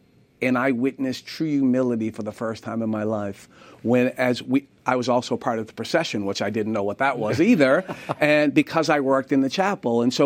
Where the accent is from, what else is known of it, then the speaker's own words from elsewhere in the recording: Boston, Massachusetts, United States; But growing up in Boston, we were more culturally Catholic than anything else.